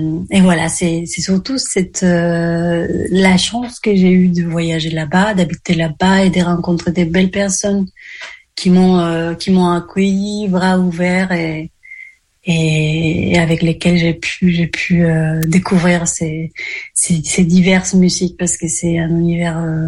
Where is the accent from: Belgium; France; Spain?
Spain; Asturias; moved away as an adult; moi je viens du nord de l'Espagne, j'ai habité jusqu'à mes 23 ans là-bas, en Asturias.